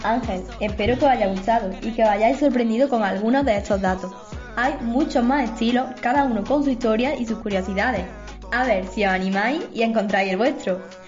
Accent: Andalusia, Spain; siendo andaluza

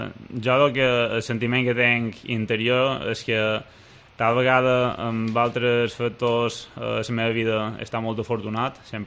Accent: Maria de la Salut, Balearic Islands, Spain; m'agrada que xerren del meu poble, perquè en els inicis me canviava a Maria de Salut en Santa Maria

